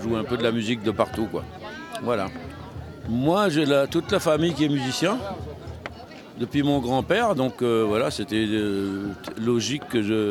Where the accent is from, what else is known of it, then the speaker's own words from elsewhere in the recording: Réunion, France; En fait, nous, on est des Réunionnais, mais moi, on vit en France